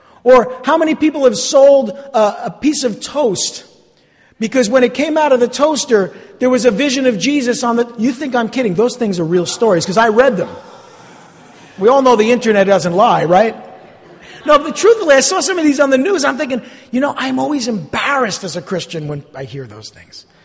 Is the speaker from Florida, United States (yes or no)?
no; West Orange, New Jersey, United States; the church I grew up in West Orange